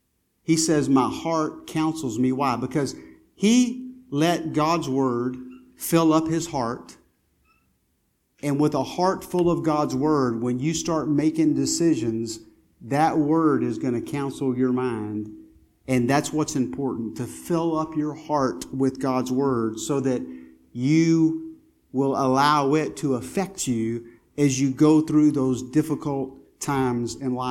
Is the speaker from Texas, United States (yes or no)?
yes; Lubbock, Texas, United States; When I was a kid growing up in Lubbock, we would take some trips to see relatives, Mule Shoe and Spur, different places, Crosbyton